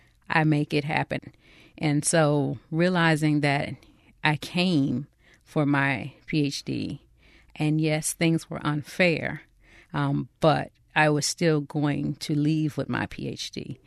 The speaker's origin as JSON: {"language": "English", "town": "Dallas", "region": "Texas", "country": "United States", "tie": "born or raised there", "said": "And so I grew up in Dallas, Texas, not near an ocean."}